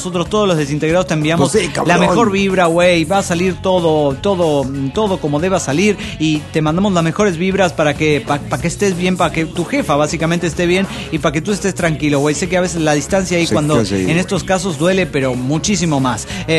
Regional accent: Oruro, Bolivia; now in Cochabamba, Bolivia; Aunque vivo en Cochabamba, yo soy de Oruro originario, como buen orureño

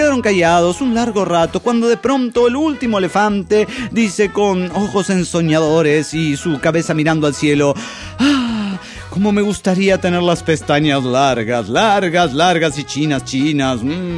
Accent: Monterrey, Nuevo León, Mexico; de Monterrey, Nuevo León, México.

